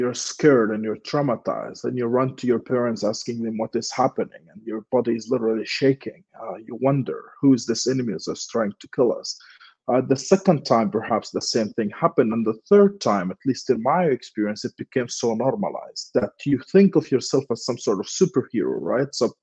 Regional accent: Gaza Strip, Palestine; moved away as an adult; now in Washington, United States; So growing up as a Christian, I mean, obviously in the very early years of your childhood, you never really feel that you're different than anyone else.

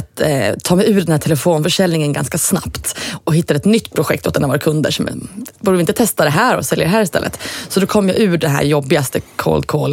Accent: Östersund, Jämtland County, Sweden; Jag kom ifrån Östersund, hade liksom inga kontakter hemifrån

